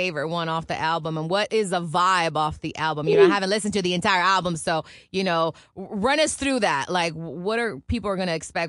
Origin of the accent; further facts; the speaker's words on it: California, United States; now in Sacramento, United States; I'm from Northern California, Bay Area. I'm in Sac right now